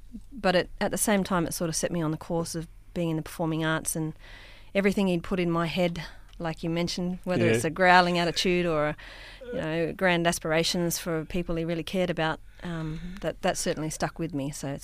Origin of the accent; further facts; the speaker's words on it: Pingelly, Western Australia, Australia; also born or lived in Perth; Oh, well, I'm born in Perth, raised in Pingelly in the wheat belt.